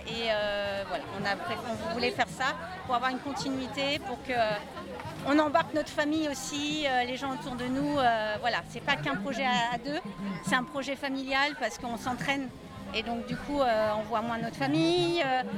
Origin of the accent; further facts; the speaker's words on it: Île-de-France, France; Région parisienne.